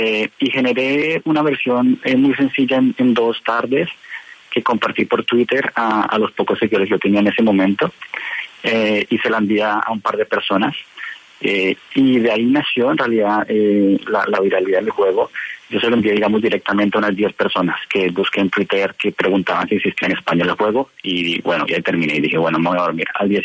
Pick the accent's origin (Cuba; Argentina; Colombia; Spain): Colombia; Bogotá; born there; Yo soy colombiano, yo nací en Bogotá. Sí, yo nací en el 91 en Bogotá.